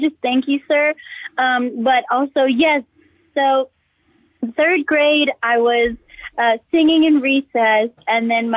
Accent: Texas, United States; he gave me that chance to perform around my hometown and, you know, all over Texas.

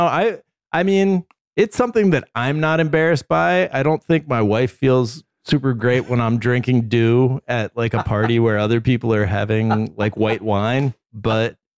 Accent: Kentucky, United States; Hey, you knew I grew up in Kentucky when you married me

